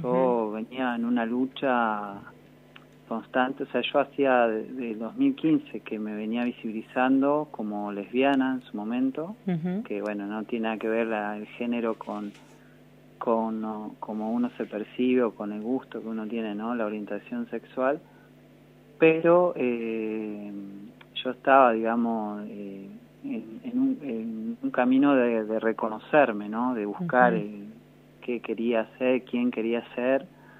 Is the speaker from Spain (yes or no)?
no; Caleufú, La Pampa, Argentina; born there; yo nací en Carufú, bueno, un pueblito acá de La Pampa, como todos sabrán, pero bueno, ahora hace ya más de... hace 30 años más o menos, no estoy muy seguro, pero que estoy acá en General Pico, sí, viviendo.